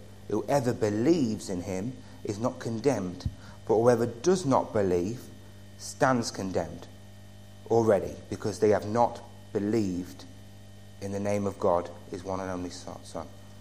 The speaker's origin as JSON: {"language": "English", "country": "United Kingdom", "said": "being British, we don't like the word sinner."}